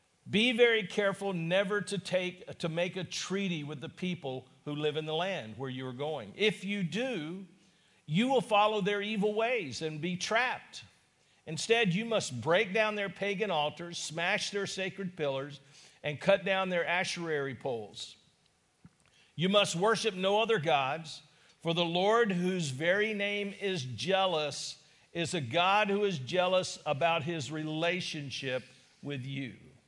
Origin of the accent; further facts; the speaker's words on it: the South, United States; I'm from the South, and I know it's when you say you're a Southern, it's not talking about direction